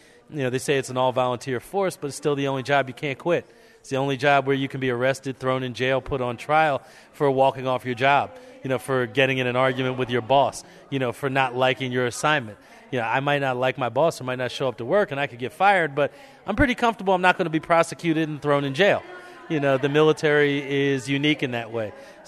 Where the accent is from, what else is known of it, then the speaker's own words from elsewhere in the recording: Camden, New Jersey, United States; I grew up in Camden, New Jersey. You know, Camden at the time had the highest per capita murder rate in the country